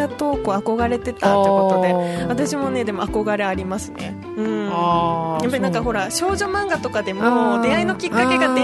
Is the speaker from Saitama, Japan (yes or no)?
no; Saga, Japan; now in Okinawa, Japan; 私あの出身が佐賀なので